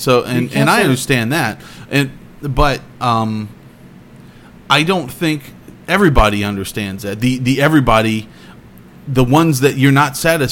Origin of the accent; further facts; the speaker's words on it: Clovis, United States; I have a 10-minute bit about how about growing up in Clovis and being around a bunch of racists for most of my childhood.